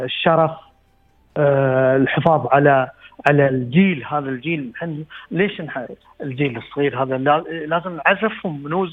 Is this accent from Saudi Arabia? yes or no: no; United Arab Emirates; يعني وين بتروح؟ بتقول أنا من الإمارات.